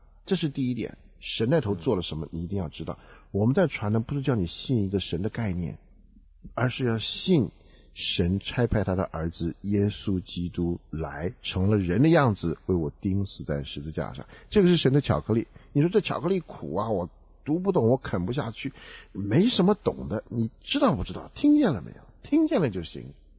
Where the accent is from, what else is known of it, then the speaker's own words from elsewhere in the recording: China; 我们中国人最喜欢读武打小说，